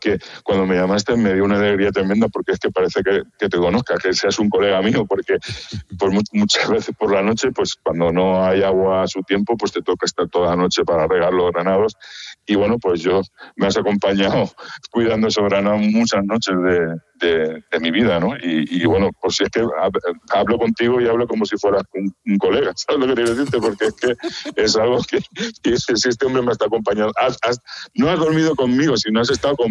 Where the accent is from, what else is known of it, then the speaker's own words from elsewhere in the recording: Elche, Valencian Community, Spain; Yo soy de Elche, la granada está en nuestro entorno.